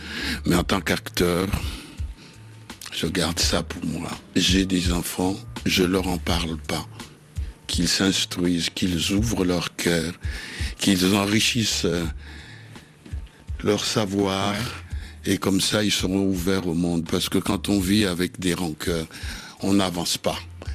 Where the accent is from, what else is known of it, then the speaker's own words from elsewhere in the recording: Kinshasa, DR Congo; born there; Je suis né à Kin.